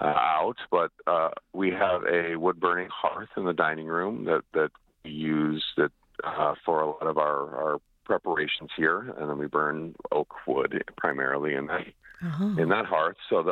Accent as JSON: {"language": "English", "region": "Michigan", "country": "United States", "tie": "born or raised there", "also_born_or_lived": "New York", "said": "Yeah, so I grew up here in Michigan and had the opportunity to move to New York to learn how to cook and spent about 15 years in the city"}